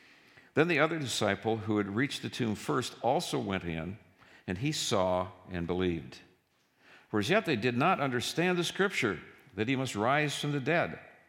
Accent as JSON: {"language": "English", "region": "Minnesota", "country": "United States", "tie": "born or raised there", "said": "And some of the coldest I have ever been, and I grew up in Minnesota, was sitting at opening day in Tiger Stadium in Detroit watching a baseball game."}